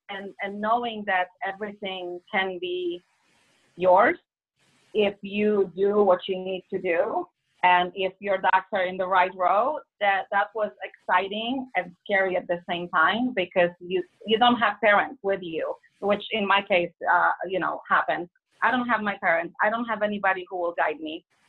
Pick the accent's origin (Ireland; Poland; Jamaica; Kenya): Poland; English is a second language; moved away as an adult; now in Los Angeles, United States; I have been in Los Angeles for the past 25 years. I came from Poland. I was born and raised there for 21 years.